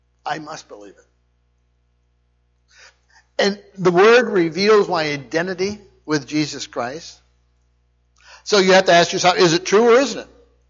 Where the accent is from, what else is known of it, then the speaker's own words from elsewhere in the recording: Shickshinny, Pennsylvania, United States; I did all the things that not all teenagers do, but at least I did growing up in Shikshinny.